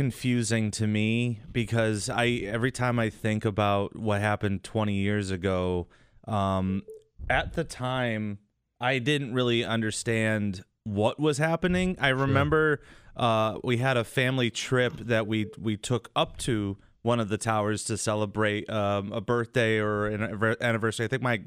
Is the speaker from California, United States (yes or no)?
no; Connecticut, United States; I'm originally from Connecticut.